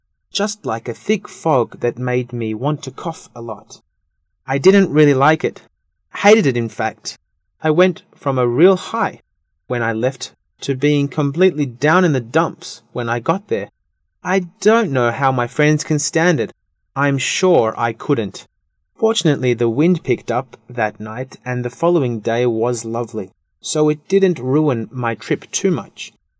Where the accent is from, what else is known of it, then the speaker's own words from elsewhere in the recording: Heilongjiang, China; My hometown is in Heilongjiang, in the northeast of China